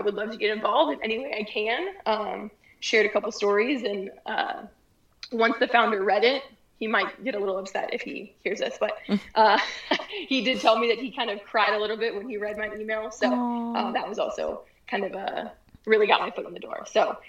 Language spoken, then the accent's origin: English; Chicago, Illinois, United States; as Tari already said, from Chicago, born and raised in Chicago